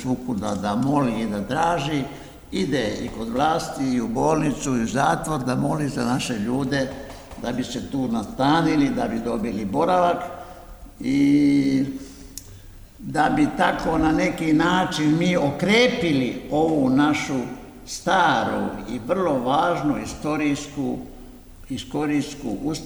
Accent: Ravni, Šumadija and Western Serbia, Serbia; moved away as an adult; also born or lived in France; now in Italy; Ja sam rođen kod Užica u Ravnima, tamo sam svršio gimnaziju, učiteljsku školu, pošto sam učio još u Francuskoj i tu me sreća ili nesreća donela i tu se još nalazim

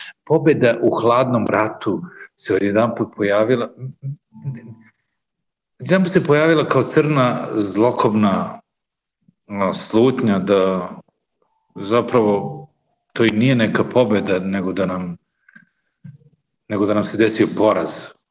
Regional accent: Belgrade, Serbia; moved away as an adult; now in Cascais, Portugal; rođen sam u Beogradu 1961. godine. Tamo sam završio gimnaziju, posle fakultet likovnih umetnosti i magistarske studije slikarstva. Sada živim u Portugaliji, u mestu pored Lisabona, koje se zove Kaškajač. Ovde smo već skoro 30 godina.

